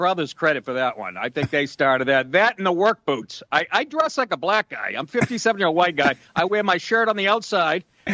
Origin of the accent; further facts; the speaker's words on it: Boston, Massachusetts, United States; I'm a Patriots fan. I grew up in Boston, so I have mixed feelings.